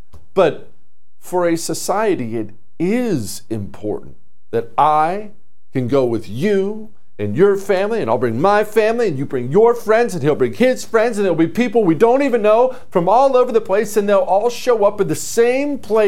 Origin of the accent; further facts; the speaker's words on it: Montana, United States; I've skied. I grew up in Montana, and I actually enjoy skiing quite a bit.